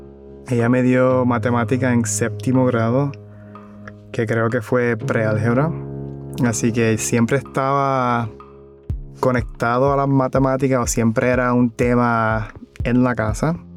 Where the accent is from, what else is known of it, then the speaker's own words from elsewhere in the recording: Guaynabo, Puerto Rico; En Puerto Rico, como tal. Y si acaso en Guaynabo también. En Puerto Rico, recuerdo así que me vienen a la mente gallinas cantando por la mañana.